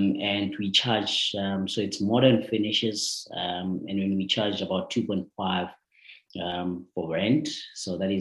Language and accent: English; Tembisa, Gauteng, South Africa; I grew up in Tembisa at a squatter camp called Emma de la Wofa, arguably the most poverty-stricken part of Tembisa. I was raised by a single parent.